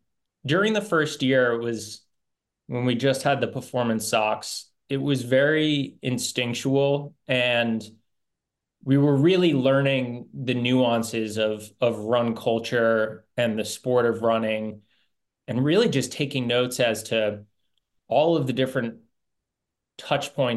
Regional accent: New Jersey, United States; We grew up in New Jersey, kind of in the skateboarding and surfing scene.

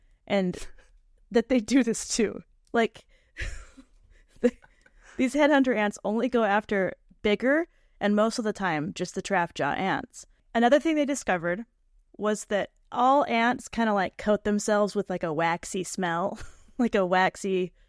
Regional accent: Florida, United States; these are special to me because they're from Florida and I'm from Florida.

